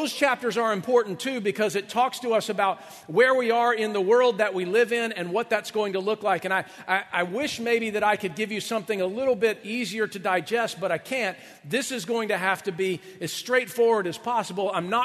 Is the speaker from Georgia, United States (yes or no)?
yes; Atlanta, Georgia, United States; I didn't live in the woods with just a banjo. It was, I lived in the Atlanta area, but growing up